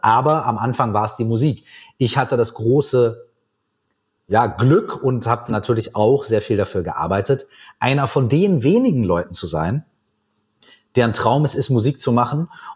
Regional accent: Minden, North Rhine-Westphalia, Germany; meinen allerersten Auftritt habe ich dann gehabt auf dem Stadtfest bei uns in Minden. Da gab es eine Bühne, da durfte sich jeder anmelden, der was machen wollte.

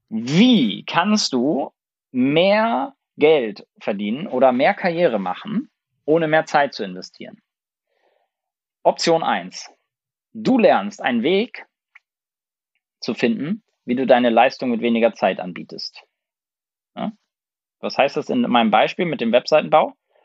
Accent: Lübeck, Schleswig-Holstein, Germany; Und ich bin in Lübeck geboren und im Umfeld von Lübeck aufgewachsen, in einem ganz, ganz kleinen Dorf. Und da gab es 5 Bauernhöfe und 60 Häuser.

